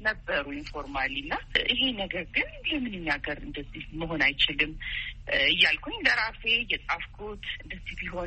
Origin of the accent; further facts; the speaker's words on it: Addis Ababa, Ethiopia; እኔ እንግዲህ ተወልጄ ያደግኩት አዲስ አበባ ነው።